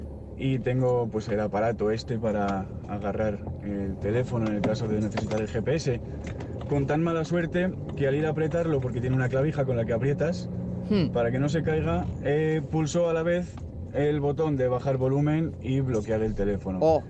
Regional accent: Madrid, Community of Madrid, Spain; de Madrid.

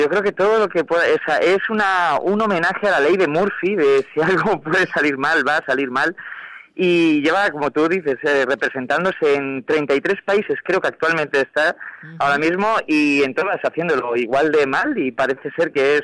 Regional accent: Galicia, Spain; es que somos gallegos a nuestro pesar incluso a veces

